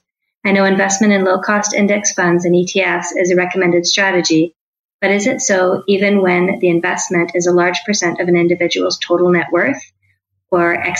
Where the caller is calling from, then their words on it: Vancouver, British Columbia, Canada; I'm from Vancouver, Canada.